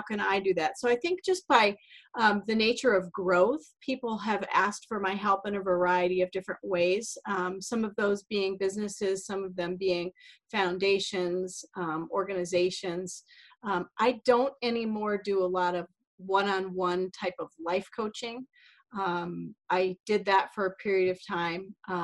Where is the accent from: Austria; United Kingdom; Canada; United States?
United States; Iowa; also born or lived in Minnesota; now in Maine, United States; I'm a Midwestern girl at heart. I was raised in Iowa, born in Minnesota. So I've kind of lived everywhere now, and we've lived in Maine since 2004.